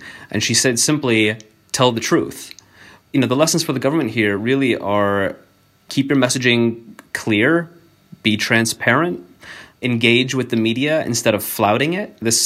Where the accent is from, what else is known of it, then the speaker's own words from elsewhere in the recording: Ukraine; now in United States; looking at my home country, all of the things that led to violence on the streets of this tiny little town in Ukraine